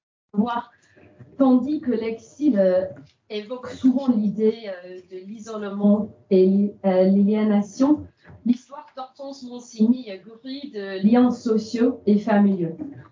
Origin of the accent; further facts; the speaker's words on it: England, United Kingdom; French is a second language; vous avez remarqué mon accent. Comme Alice a dit, je suis postdoc de l'Angleterre dans le département français de l'Oxford.